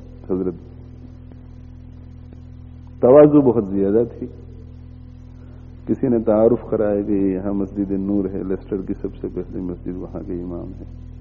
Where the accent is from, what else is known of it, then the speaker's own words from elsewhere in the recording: Gujarat, India; now in England, United Kingdom; एक तालिब इल्म हूं, इंग्लैंड से हाजिर हुआ हूं, असल गुजरात का रहने वाला हूं